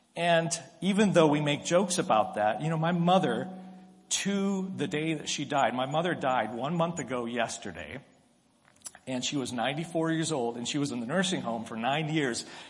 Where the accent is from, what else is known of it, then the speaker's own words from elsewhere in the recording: Tokyo, Japan; I grew up in Japan. I was born on a southern island in Japan. I'm not Japanese. I have a U.S. passport. But I spent almost all of my formative years in Tokyo, Japan.